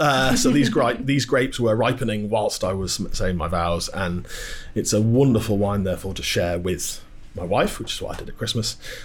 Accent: Scarborough, Yorkshire and the Humber, United Kingdom; I grew up in a household where wine wasn't a thing. I'm from Scarborough, and my working class background precluded wine being a thing.

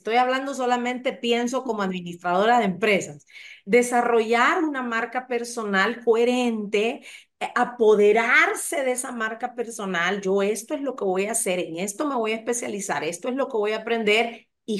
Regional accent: Honduras; tenemos ese pensamiento tan mediocre de que no nos valoramos nosotros mismos como hondureños

